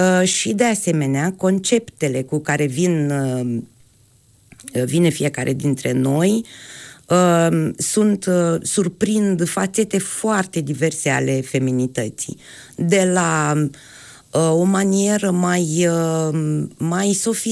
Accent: Iași, Iași County, Romania; Noi suntem 8 artiste din Iași

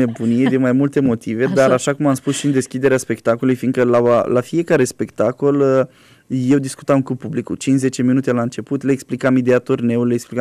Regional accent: Iași, Iași County, Romania; aflau că suntem de la Iași

